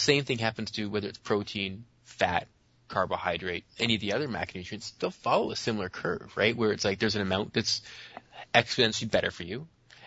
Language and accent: English; Canada; the pale is just from being Canadian.